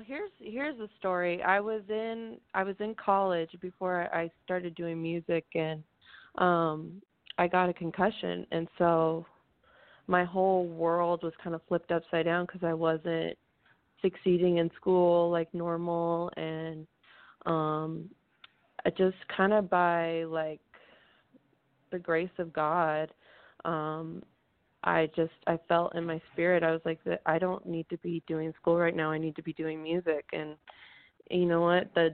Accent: Salem, Oregon, United States; I'm from Salem, Oregon.

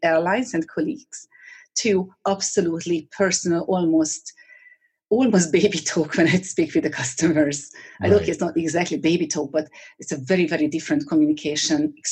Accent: Hungary; moved away; also born or lived in Albania / United Kingdom / Finland / Bahrain; Well, I'm Hungarian, born and raised in Hungary. And Hungary is a small country, so if you want to see anything, you must go abroad. So I did. I lived 10 years abroad in Albania, in the United Kingdom, in Finland, and the longest in the Middle East, in Bahrain.

